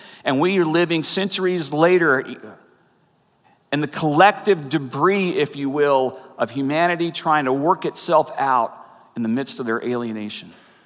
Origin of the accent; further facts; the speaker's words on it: Georgia, United States; As most everybody, if you're a regular here, you know that I am a bit of a sports fan, and I hail from Georgia, and which, of course, means go Braves.